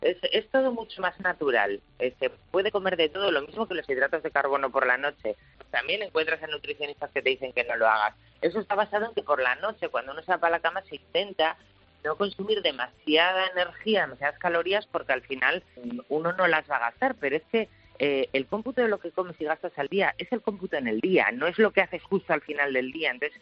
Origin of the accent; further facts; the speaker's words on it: Asturias, Spain; Soy asturiana, con lo cual soy de buen comer.